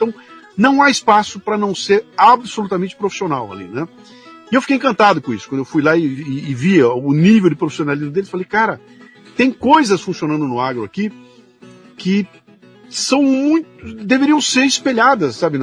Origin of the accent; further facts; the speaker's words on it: Bauru, São Paulo, Brazil; Eu sou de Bauru, né, cara? Então eu tenho o pé lá, né?